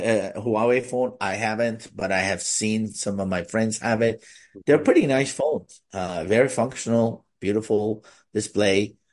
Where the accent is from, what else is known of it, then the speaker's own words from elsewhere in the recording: United States; being American, we're not allowed to have one, right?